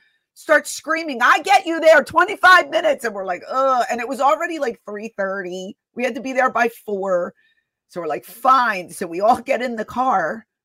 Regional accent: Philadelphia, Pennsylvania, United States; born there; I've been there before because I was born in Philadelphia

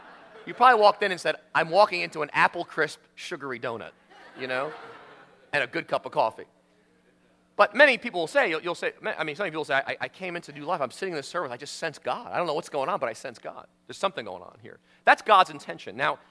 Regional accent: New York, United States; I'm from New York. What thin places? I'm on the subway system.

